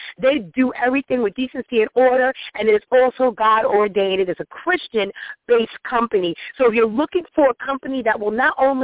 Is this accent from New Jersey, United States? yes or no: no; New York, United States; out there in my home state, New York, New York.